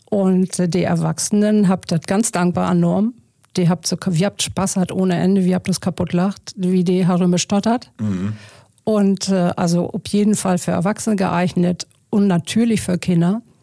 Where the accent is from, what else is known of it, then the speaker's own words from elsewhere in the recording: Germany; accent: Low German; first language Low German; Ich bin ja Plattdütsk obwassen.